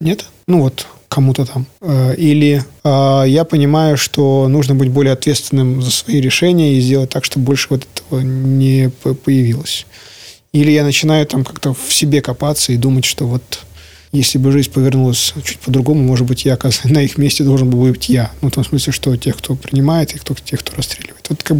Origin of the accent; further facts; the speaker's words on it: Belarus; как белорус, как гражданин Беларуси